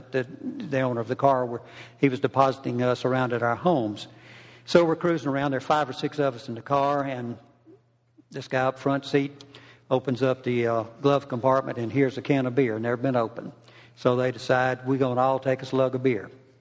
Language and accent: English; Evergreen, Alabama, United States; In my youth, growing up in Mayberry, otherwise known as Evergreen, Alabama, I lived in a dry county.